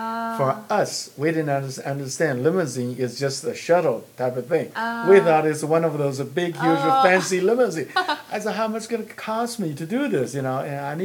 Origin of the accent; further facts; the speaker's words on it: Taiwan; moved away as an adult; also born or lived in China; now in United States; I was born in China, and then after the war, moved to Taiwan with my family. And then after college, I came to the United States. Mm. And that was 1973.